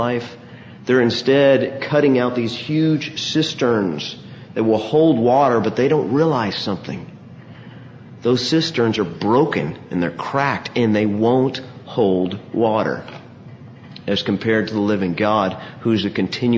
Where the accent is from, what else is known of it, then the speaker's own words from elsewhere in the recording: Dallas, Texas, United States; I can tell you, I grew up in Dallas like most of y'all have.